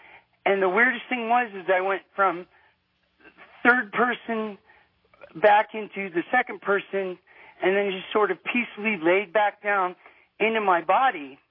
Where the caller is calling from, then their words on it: Reno, Nevada, United States; I'm calling you from Reno, Nevada.